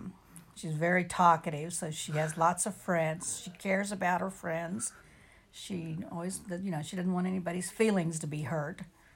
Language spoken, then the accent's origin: English; Wellington, Kansas, United States; In Wellington, Kansas, about 50 miles south of Wichita. I was raised on a farm. My dad and his parents and his family were all farmers. And so that's where I grew up, was on the farm.